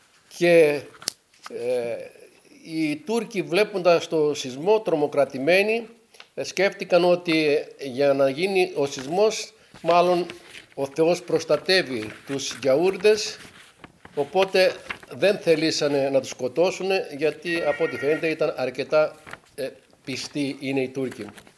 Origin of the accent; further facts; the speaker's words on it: Mikropoli, Eastern Macedonia and Thrace, Greece; Είμαι από τη Μικρόπολη, ένα πολύ όμορφο χωριό στους πρόποδες του Μενίκιου, εκεί όπου συναντιέται το Μενίκιο με το όρος Φαλακρό, που χωρίζει το όρος Φαλακρό από το Μενίκιο. Ένα γραφικό χωριό, πανέμορφο.